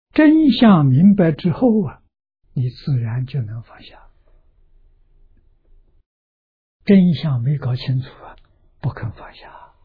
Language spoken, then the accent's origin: Chinese; Anhui, China; 我在我的老家在安徽，我回到老家出生的地方去看，这个村庄 在过去还像个样子